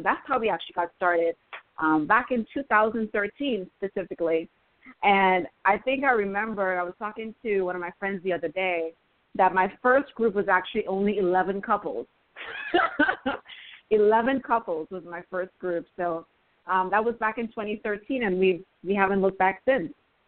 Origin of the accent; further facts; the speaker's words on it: Trinidad & Tobago; I'm actually from the Caribbean, from Trinidad and Tobago